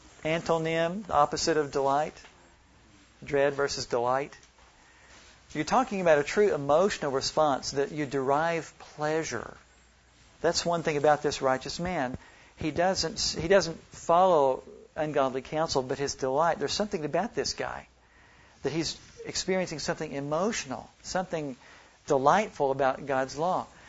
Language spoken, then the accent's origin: English; Oklahoma, United States; also born or lived in Texas; I grew up here around Oklahoma and Texas when I see pecan trees and things like that.